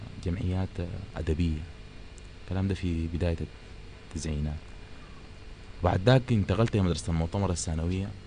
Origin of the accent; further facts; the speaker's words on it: Omdurman, Khartoum, Sudan; also born or lived in Sennar; نشأت في مدينة أم درمان في جزئيات من حياتي، وكنت دائما التنقل تنقلت بعدد من المدن في السودانية. مشيت مدينة، قريت المرحلة الابتدائية في مدينة سنار، وبعد كده في بداية التسعينات جيت مدينة الخرطوم